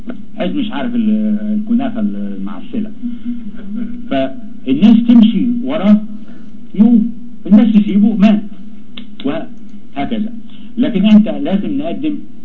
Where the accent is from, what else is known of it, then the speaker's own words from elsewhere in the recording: Egypt; وفي حاجة عندنا في مصر اسمها لجنة شؤون الأحزاب